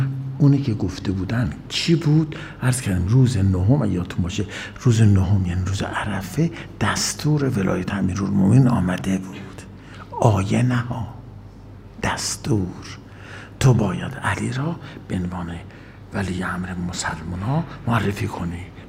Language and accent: Persian; Iran; ما ایرانی هستیم